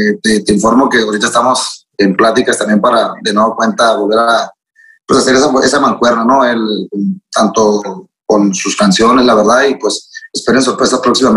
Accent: Guasave, Sinaloa, Mexico; Ya yo soy de Guasave, Mazatlán me queda 4 horas.

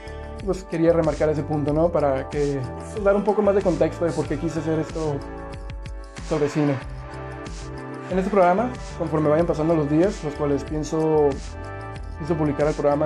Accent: Mexicali, Baja California, Mexico; tengo 21 años, soy de Mexicali, Baja California

